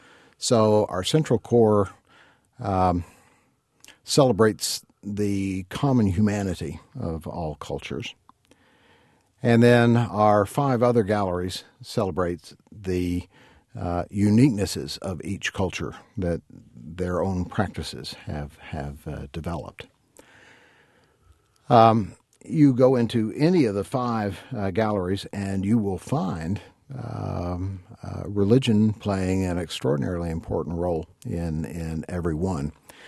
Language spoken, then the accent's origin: English; Knoxville, Tennessee, United States; I grew up in Knoxville, Tennessee. Got my undergraduate degree at the University of Tennessee in Knoxville.